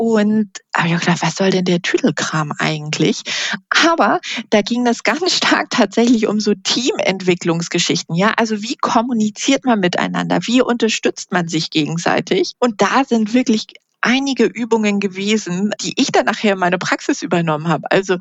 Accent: Hamburg, Germany; Also ich bin halt in Hamburg aufgewachsen, groß geworden, hier halt auch immer gelebt.

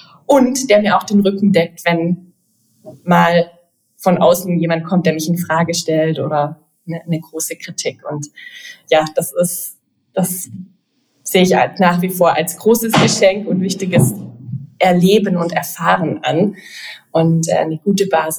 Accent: Southern Germany, Germany; Ich komme ja eigentlich aus Süddeutschland.

